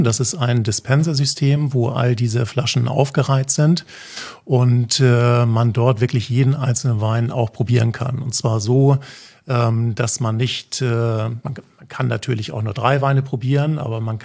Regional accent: Flensburg, Schleswig-Holstein, Germany; born there; also born or lived in Hamburg; Ich bin, wie man das wahrscheinlich auch hört, aus Norddeutschland, gebürtiger Flensburger, aber lebe, habe die letzten 20 Jahre eigentlich in Hamburg gelebt und bin jetzt auch noch relativ neu auf der Insel, erst seit Oktober letzten Jahres.

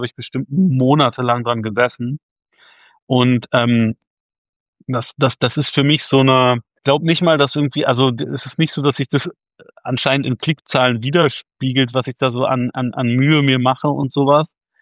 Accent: Berlin, Germany; Und da sieht man die Liegewiese am Schlachtensee, wo ich groß geworden bin.

